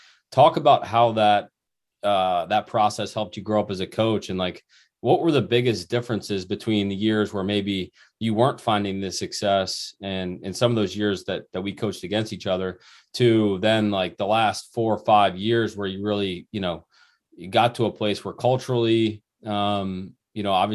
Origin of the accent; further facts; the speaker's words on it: Pittsburgh, Pennsylvania, United States; I'm being from Pittsburgh and being, graduating really from high school around the same time that Robert Morris program was starting